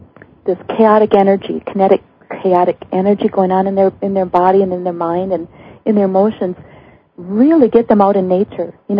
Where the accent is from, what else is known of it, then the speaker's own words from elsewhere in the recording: Wisconsin, United States; I grew up in Wisconsin. I'm a vegetarian now for 20 years, but I grew up, you know, in Wisconsin, the dairy state